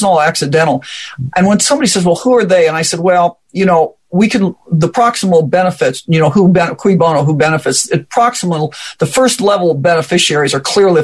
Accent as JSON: {"language": "English", "town": "Omaha", "region": "Nebraska", "country": "United States", "said": "And I'm from Omaha, Nebraska area."}